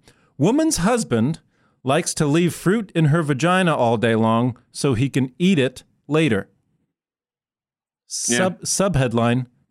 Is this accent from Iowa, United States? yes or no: yes; Iowa, United States; I'm from Iowa.